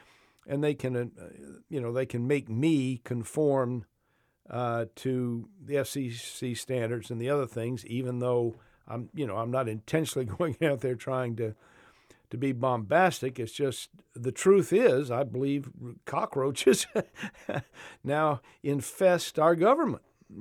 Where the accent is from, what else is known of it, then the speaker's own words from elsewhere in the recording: Macon, Georgia, United States; born there; I want to convey to people who are like me, South Georgians. I was born in Macon, Georgia, 1948.